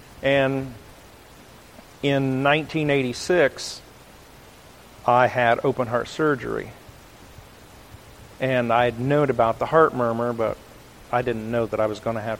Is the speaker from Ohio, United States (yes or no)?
yes; Franklin, Ohio, United States; I'm from Franklin, Ohio, and I go to the Methodist Church in Monroe, Ohio, the light at the top of the hill.